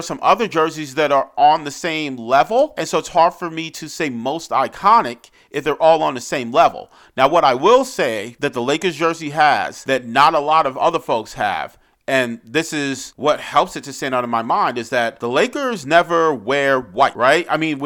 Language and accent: English; New York City, New York, United States; I grew up in New York City.